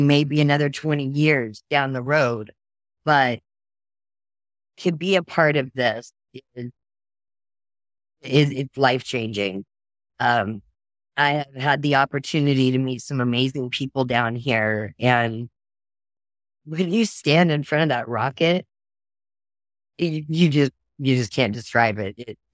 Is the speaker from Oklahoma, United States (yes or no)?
yes; Oklahoma, United States; I'm from Oklahoma. Oklahoma and Texas now. I kind of go back and forth.